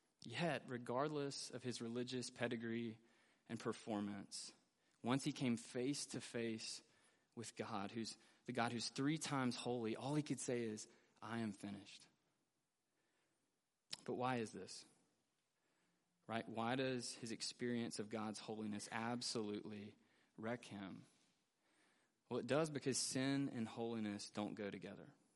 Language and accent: English; Weaverville, United States; growing up in Weaverville, woe was not really a word I heard a lot in everyday conversation